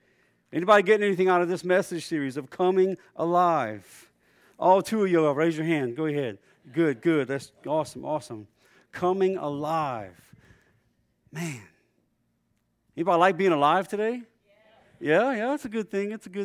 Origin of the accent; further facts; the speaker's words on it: Louisiana, United States; So guys, just be in prayer for my home state, Louisiana.